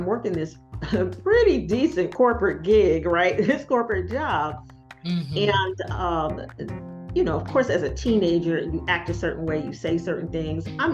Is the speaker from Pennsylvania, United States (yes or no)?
yes; Philadelphia, Pennsylvania, United States; I mean, I'm from South Philly.